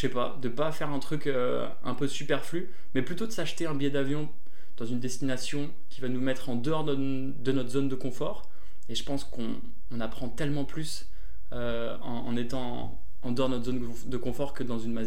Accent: France; accent: French; Moi j'ai un accent français de fou en anglais que je cultive

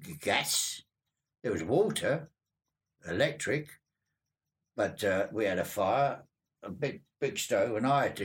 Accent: London, United Kingdom; also born or lived in Hounslow; I was born in Hounslow, so I was told. My father, the dresser, sorry, we moved to the East End of London, somewhere in Aldgate, and we got bombed out twice.

